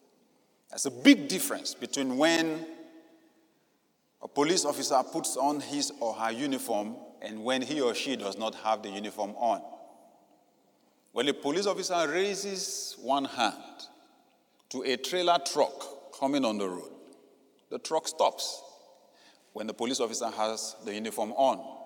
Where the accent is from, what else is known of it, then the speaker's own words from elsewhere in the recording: Nigeria; I grew up in the Yoruba culture that I grew up from, I heard over and over again, Satan is powerful.